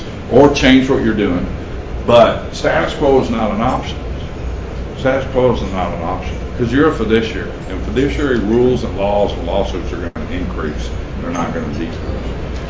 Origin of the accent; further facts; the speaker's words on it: Texas, United States; You can tell I'm from West Texas.